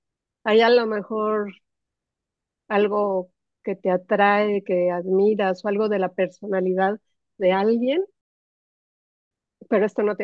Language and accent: Spanish; Mexico; yo soy de México y el ambiente está bastante cargadín, bastante polarizado.